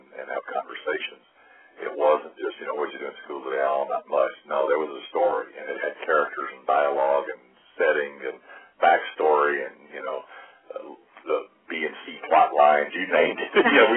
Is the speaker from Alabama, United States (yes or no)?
yes; Huntsville, Alabama, United States; I grew up in Huntsville, Alabama. I have two sisters, and a mom and a dad, and the typical, lower middle class family.